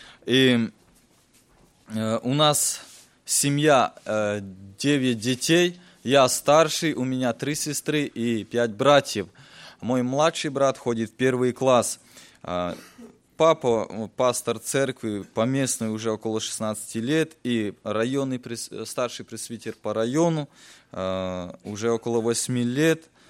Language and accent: Russian; Rivne Oblast, Ukraine; moved away; мне 25 лет, я приехал с Украины, с Ровенской области. А наш край еще называется Полесье. У нас природа такая же, как и у вас, леса, болота. И мы живем в селе, которое называется село Старое Село, ему около 900 лет.